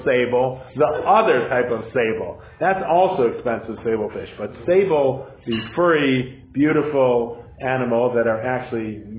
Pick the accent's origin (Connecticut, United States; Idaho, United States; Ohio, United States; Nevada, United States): Ohio, United States; Cleveland; I understand, especially here in Colorado, where I grew up in Cleveland, there wasn't so many dogs.